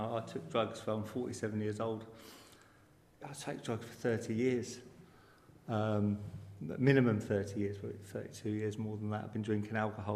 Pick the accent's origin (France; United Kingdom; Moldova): United Kingdom; South East England; As you say, I'm from England, from the southeast of England, and sort of the London area.